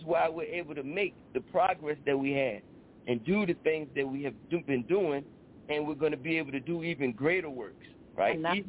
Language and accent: English; Richmond, Virginia, United States; So while we were down here, and we're from Richmond, he's from Norfolk